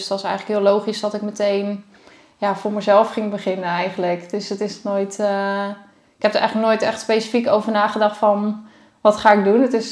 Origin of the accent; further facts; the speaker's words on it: Hardinxveld, South Holland, Netherlands; ik kom oorspronkelijk uit Haringsveld. Dat ligt hier naast Gorinchem.